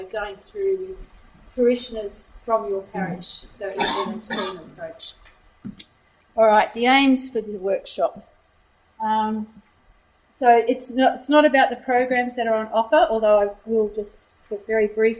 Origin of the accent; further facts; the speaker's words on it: Canberra, Australian Capital Territory, Australia; I am from Canberra.